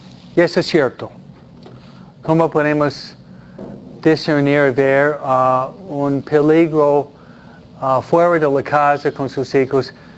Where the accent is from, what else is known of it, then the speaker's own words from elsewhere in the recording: New York, United States; now in Los Angeles, United States; yo estoy en la parroquia por más que 25 años y no soy de Los Ángeles, soy de la otra parte del país, soy más Nueva Yorkino, Philadelphia, New Jersey, pero dado que vivo aquí muchos años